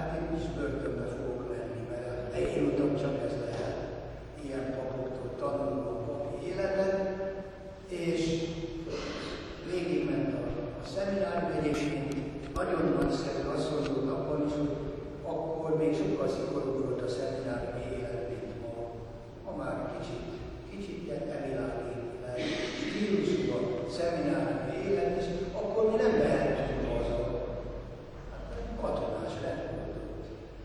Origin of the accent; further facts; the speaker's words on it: Győr-Moson-Sopron, Hungary; born there; Én Szigetközben születtem, ahol tartok most.